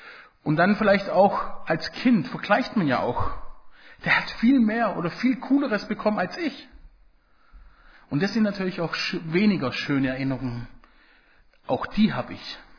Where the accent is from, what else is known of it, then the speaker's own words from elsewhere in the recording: Italy; German is a second language; Bei uns in Italien ist das eine Tradition tatsächlich